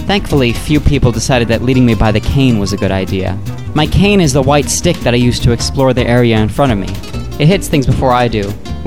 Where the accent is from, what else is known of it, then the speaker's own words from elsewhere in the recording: New York City, New York, United States; I'm from New York City, so I was used to the fast pace of living